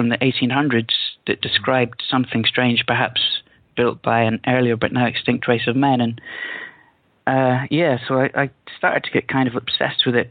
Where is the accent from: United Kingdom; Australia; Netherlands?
United Kingdom; Glasgow, Scotland; And you know, I'm from Glasgow